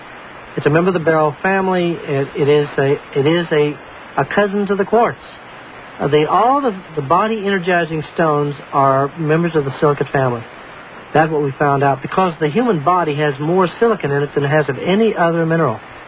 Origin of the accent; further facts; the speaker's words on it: Missouri, United States; I'm from Missouri, I'm a mule, show me.